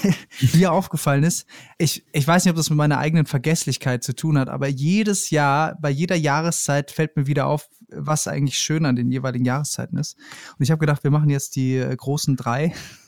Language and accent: German; Heidelberg, Baden-Württemberg, Germany; ich war in Heidelberg und das ist ja meine Heimatstadt.